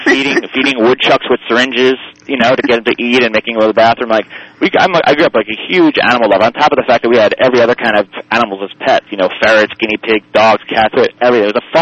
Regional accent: United States; I'm also American.

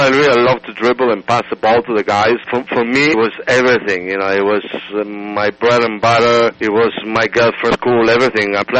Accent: Trieste, Friuli-Venezia Giulia, Italy; I have a kind of a multifarious kind of a background. I was brought up in Trieste, which is on the northeast.

